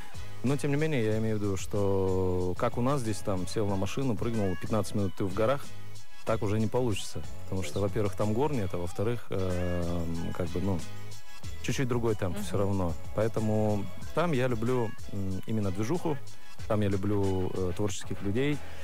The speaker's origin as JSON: {"language": "Russian", "region": "Bishkek", "country": "Kyrgyzstan", "tie": "born or raised there", "said": "я люблю Кыргызстан, люблю Бишкек. Это мой родной город. И, ну, как бы, где бы я ни был, в душе все равно маленький Бишкек есть."}